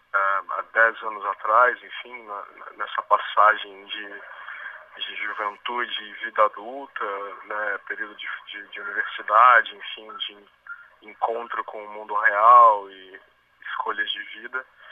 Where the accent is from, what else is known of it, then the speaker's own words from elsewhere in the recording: Rio de Janeiro, Brazil; now in Vitória, Brazil; Nós não somos daqui, o Vitor é de Minas, eu sou do Rio, a gente veio para cá para estudar na UFES